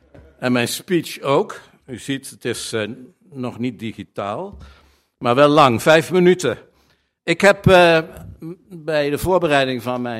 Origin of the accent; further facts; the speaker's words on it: Zevenaar, Gelderland, Netherlands; Want ik ben een jongen uit Zevenaar, ik ben daar geboren. Voor mij was het in mijn jeugd Duven en Diem was het.